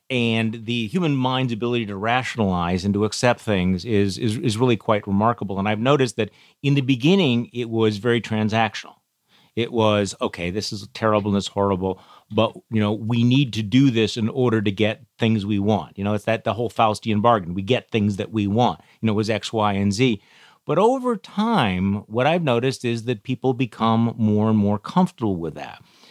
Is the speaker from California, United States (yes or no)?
no; Wisconsin, United States; I mean, you know, in my home state, my home state has been, you know, horrifically disillusioning and soul crushing to watch what's happened here.